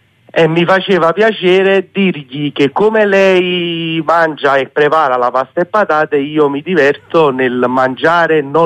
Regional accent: Naples, Campania, Italy; io sono napoletano

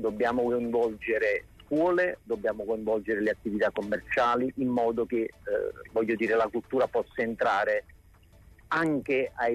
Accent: Naples, Campania, Italy; Noi da meridionali, da campani, da napoletani

